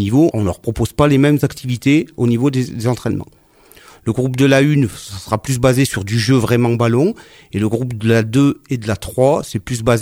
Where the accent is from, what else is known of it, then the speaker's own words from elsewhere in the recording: Firminy, Auvergne-Rhône-Alpes, France; je suis né à Firminy en 1970.